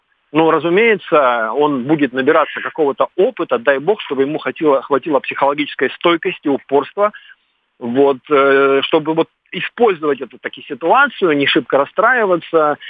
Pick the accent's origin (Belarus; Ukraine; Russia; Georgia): Russia; Republic of Karelia; тем более, что я из Карелии сам.